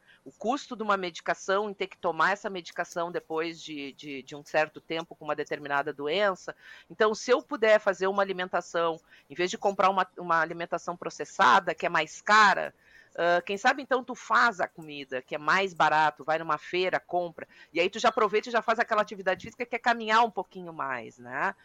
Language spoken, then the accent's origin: Portuguese; Rio Grande do Sul, Brazil; eu sou do Rio Grande do Sul, então eu não posso dizer não come carne